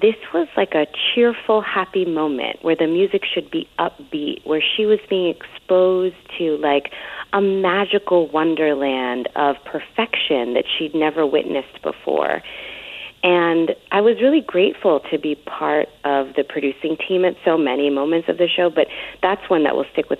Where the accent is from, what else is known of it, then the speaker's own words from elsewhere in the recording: New York City, New York, United States; The neighborhood I grew up in the Bronx was a working middle-class neighborhood